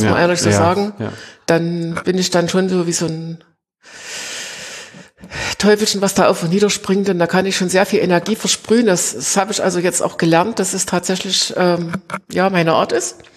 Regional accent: Greiz, Thuringia, Germany; born there; Ich bin gebürtig in Greiz. Es gehört auch zum Vogtland.

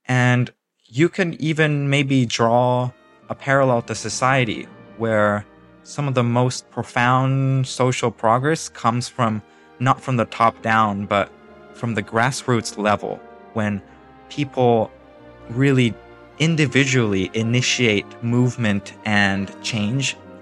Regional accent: Japan; now in United States; the question about my background growing up in Japan and moving to the US. So moving from Japan to the US was a really fundamental and impactful time of my life

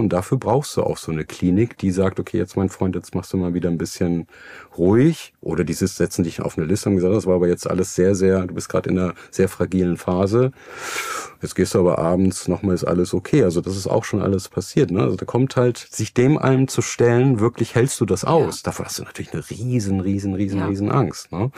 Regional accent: Germany; Und dann kommen wir nach Deutschland zurück. Einmal meine Heimat, das war meine Heimat sozusagen.

